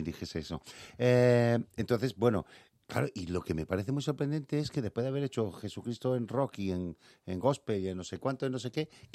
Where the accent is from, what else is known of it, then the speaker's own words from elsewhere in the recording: Cádiz, Andalusia, Spain; Mira, yo me recuerdo cuando era pequeño en Cádiz